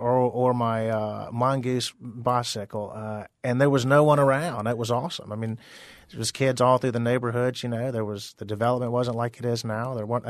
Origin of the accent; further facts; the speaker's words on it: Deep South, United States; I mean, it just growing up in the Deep South, that's just part of the culture.